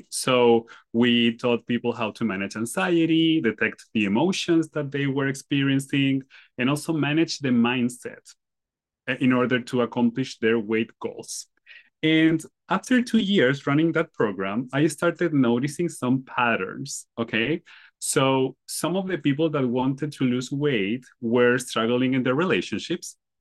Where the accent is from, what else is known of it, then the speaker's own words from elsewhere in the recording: Chile; English is a second language; moved away as an adult; now in United States; I'm from Chile. I moved to the US 2 years ago.